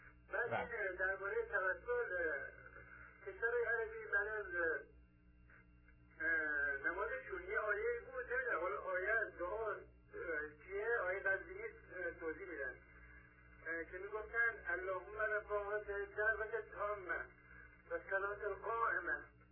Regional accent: Qazvin, Iran; من از قزوین هستم. از بافت یزد زنگ می‌زنم.

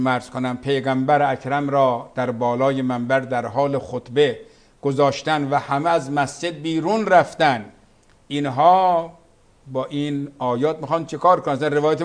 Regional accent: Qazvin, Iran; یا ما خودمون بعضی وقت خب میرفتیم به همون شهر خودمون قزوین

